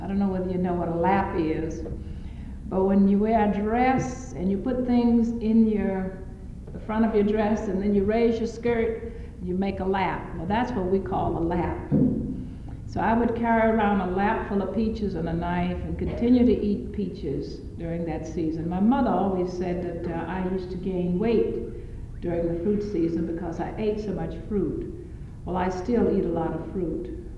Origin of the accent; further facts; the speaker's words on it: Marion, Alabama, United States; I grew up in Marion, Alabama. And you say, where in the world is Marion, Alabama? Well, it's a small town about 30 miles from Selma.